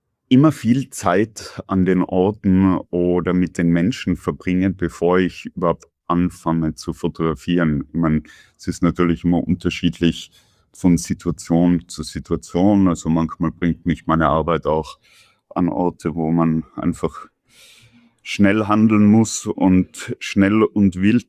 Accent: Tyrol, Austria; je mehr sehne ich mich auch danach, meine Heimat zu dokumentieren. Also kommen Bilder Tiroler Brauchtümern oder von Bergbauern oder schönen Landschaften in meinem Kopf.

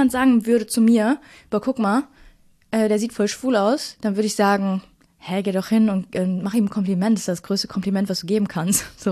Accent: Duisburg, North Rhine-Westphalia, Germany; Ich bin in Duisburg groß geworden

